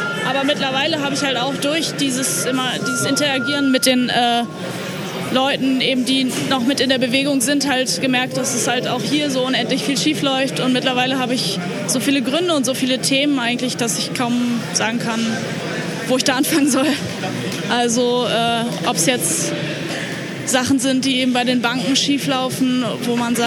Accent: Berlin, Germany; ich komme aus Berlin.

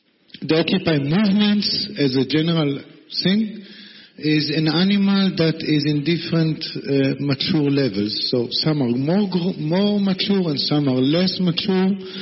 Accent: Israel; now in Berlin, Germany; I'm from Israel.

